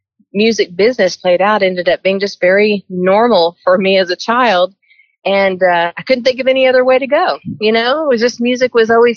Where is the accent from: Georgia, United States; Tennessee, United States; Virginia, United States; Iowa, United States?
Tennessee, United States; Hendersonville; also born or lived in Oklahoma; And I was born in Oklahoma. And when Conway decided to bring his music business from Oklahoma to Tennessee, when I was around 6 or 7, I guess, my whole family and his whole organization made the trek over from Oklahoma City to Hendersonville, Tennessee